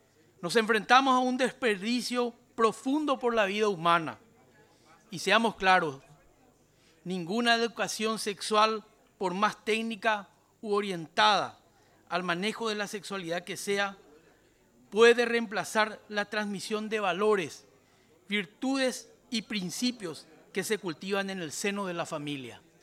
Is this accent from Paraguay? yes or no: yes; Paraguay; Esta tragedia no solo me duele como padre, sino como paraguayo y como servidor público.